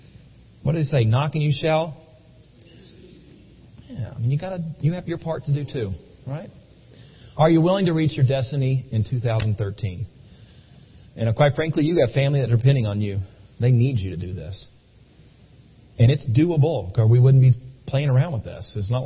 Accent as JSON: {"language": "English", "town": "Lexington", "region": "Virginia", "country": "United States", "tie": "born or raised there", "said": "we're going to be starting a new meeting in my hometown of Lexington, Virginia"}